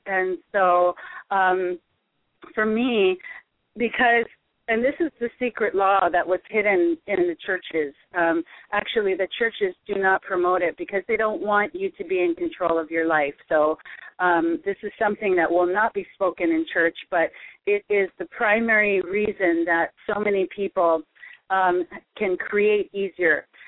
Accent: Hawaii, United States; the way we currently own real estate wasn't natural for me being Hawaiian

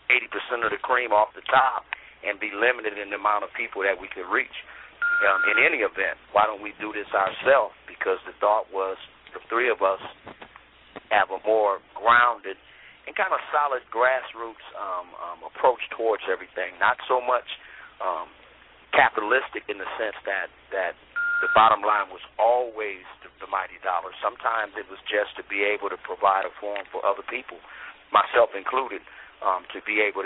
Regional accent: Compton, California, United States; I was raised in Compton, and most of my experiences in my young adulthood, and really, I came to puberty in Compton up until I was 22 years old.

